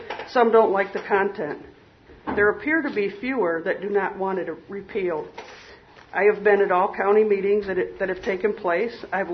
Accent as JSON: {"language": "English", "town": "Newfield", "region": "New York", "country": "United States", "said": "I'm from Newfield. I'd like to say I've lived there most of my life, and I'm probably a seventh or eighth generation Tompkins County resident."}